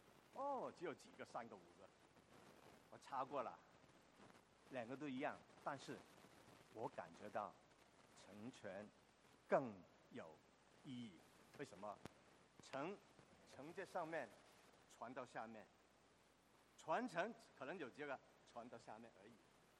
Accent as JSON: {"language": "Chinese", "country": "Hong Kong", "tie": "born or raised there", "said": "我在香港长大"}